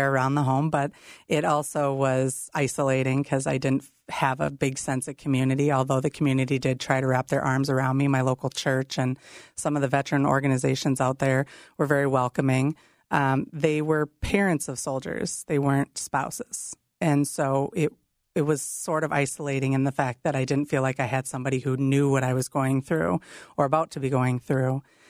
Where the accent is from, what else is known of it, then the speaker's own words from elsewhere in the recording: Shakopee, Minnesota, United States; also born or lived in Burnsville; Well, I am Minnesota born and raised. I grew up in Shakopee, Minnesota, moving to Burnsville and graduating from Burnsville Senior High School.